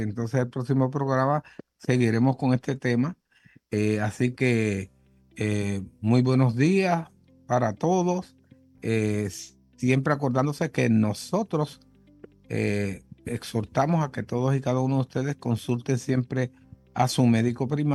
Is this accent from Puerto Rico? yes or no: yes; Sabana Grande, Puerto Rico; la población de Sabana Grande, que es mi pueblo natal